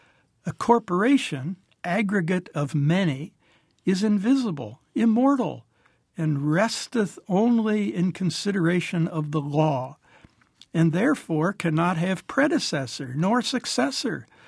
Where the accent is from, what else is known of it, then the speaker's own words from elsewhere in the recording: Dayton, Ohio, United States; as I got interested in this from my own experience in Dayton, growing up in Dayton.